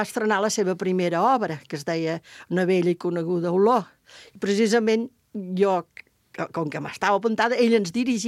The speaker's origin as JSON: {"language": "Catalan", "town": "Vilafranca del Penedès", "region": "Catalonia", "country": "Spain", "tie": "born or raised there", "said": "perquè ja vaig començar de petita aquí a Vilafranca, abans de marxar a Barcelona a estudiar"}